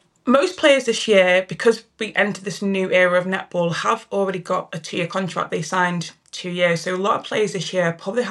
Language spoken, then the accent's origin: English; Manchester, North West England, United Kingdom; I think I'm from Manchester, so I've relocated home.